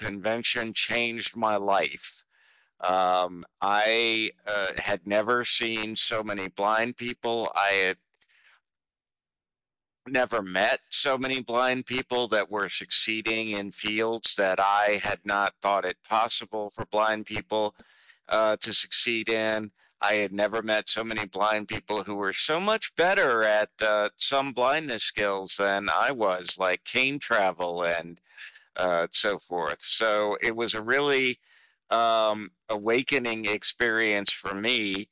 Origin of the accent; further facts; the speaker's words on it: South Carolina, United States; And I was involved in my home state of South Carolina for a while